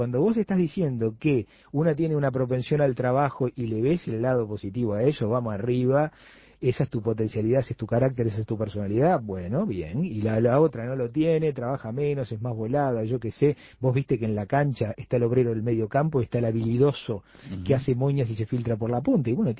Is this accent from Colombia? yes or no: no; Uruguay; cómo somos los uruguayos